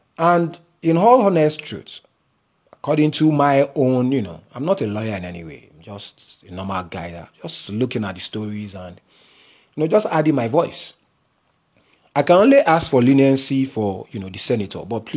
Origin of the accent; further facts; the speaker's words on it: Nigeria; complain about the laws in the UK as a Nigerian in Nigeria.